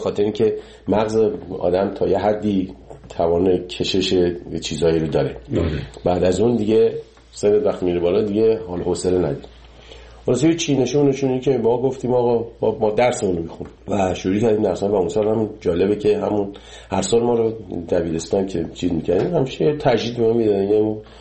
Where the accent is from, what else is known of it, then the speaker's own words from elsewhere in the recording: Iran; moved away; 30 سال 30 خورده سال که از ایران من اومدم بیرون